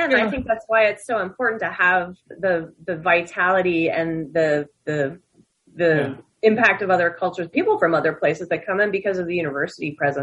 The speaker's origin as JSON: {"language": "English", "town": "Pittsburgh", "region": "Pennsylvania", "country": "United States", "tie": "born there", "said": "I was born outside of Pittsburgh, Pennsylvania."}